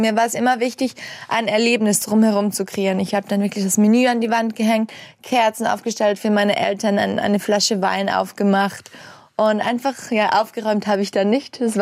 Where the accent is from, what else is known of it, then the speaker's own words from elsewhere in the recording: Graubünden, Switzerland; Ich bin im Engadin aufgewachsen, in den Bergen. Und da haben wir total viele Touristen. Und ich bin auch im Kindergarten mit der Romanisch aufgewachsen. Das ist so die vierte Landessprache von in der Schweiz, die wir haben.